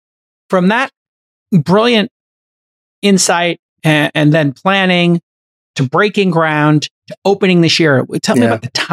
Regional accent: New York, United States; now in California, United States; Because I'm from the formerly great state of California. I grew up in New York.

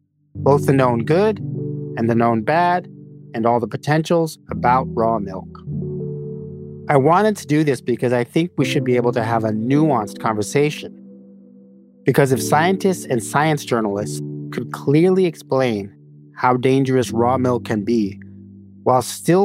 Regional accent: New Mexico, United States; I grew up in New Mexico, where some people were drinking raw milk because it fit into their back-to-the-land philosophy or because they liked the way it tasted.

